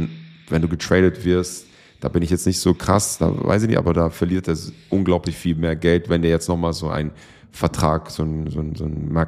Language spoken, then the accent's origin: German; Würzburg, Bavaria, Germany; Das hoffen wir natürlich alle als Würzburger.